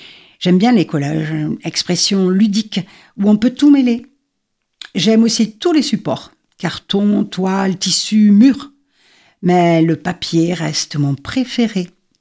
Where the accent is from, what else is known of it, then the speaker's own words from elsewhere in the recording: France; born there; Je suis née dans les Pyrénées